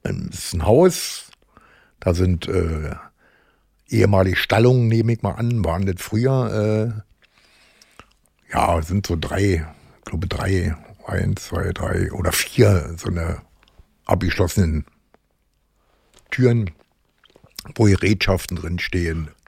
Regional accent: Berlin, Germany; now in Minden, Germany; komme aus Minden, bin eigentlich Berliner.

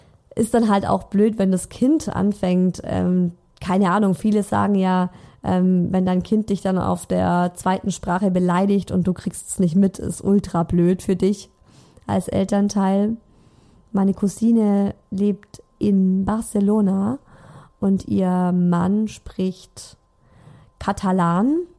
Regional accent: Baden-Württemberg, Germany; accent: Swabian; sprechen mein Mann und ich viel mehr Schwäbisch. Er findet es total lustig. Er macht da auch oft so ein bisschen Fun über meinen Dialekt.

